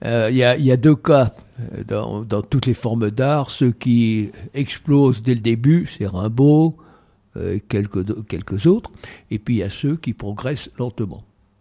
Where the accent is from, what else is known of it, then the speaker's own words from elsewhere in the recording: Évreux, Normandy, France; born there; je suis né à Évreux, en Normandie. Et si vous voulez encore plus de précision, 7 mois avant le Front populaire.